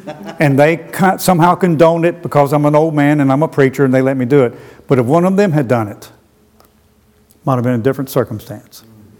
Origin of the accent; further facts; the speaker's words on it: the South, United States; Again, and see, I'm from the South.